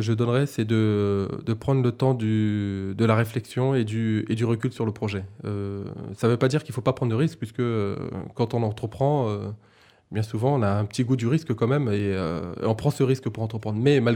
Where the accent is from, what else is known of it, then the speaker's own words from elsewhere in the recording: Central African Republic; now in France; Moi-même, je suis de la République centrafricaine Et donc, tous les trois, nous vivons en France.